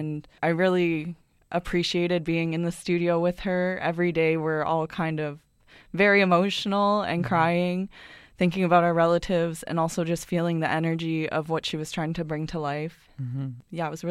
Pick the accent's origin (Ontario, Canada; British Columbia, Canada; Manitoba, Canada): Ontario, Canada; Munsee; I'm from Munsee, which is in southwestern Ontario, and I'm part of the Loon Clan.